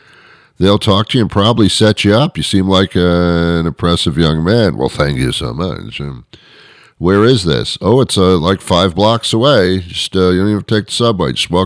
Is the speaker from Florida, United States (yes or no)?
no; New Jersey, United States; And they bring us to a town that I was familiar with in New Jersey because I as a child I was brought up in New Jersey.